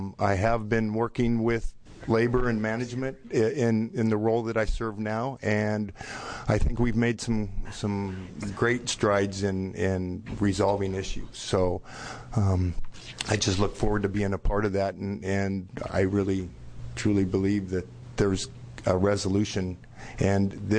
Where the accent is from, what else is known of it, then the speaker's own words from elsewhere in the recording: Portland, Oregon, United States; born there; now in Boring, United States; I was born in Portland, Oregon. I currently live in Boring.